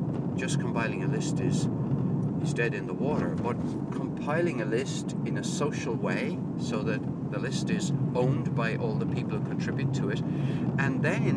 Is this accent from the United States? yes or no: no; Limerick, Munster, Ireland; because I come from Limerick